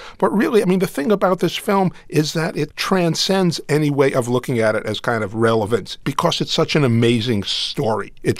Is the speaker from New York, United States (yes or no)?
yes; Brooklyn, New York, United States; Yeah, well, you know, I grew up in Brooklyn. You know, yachting is not in my past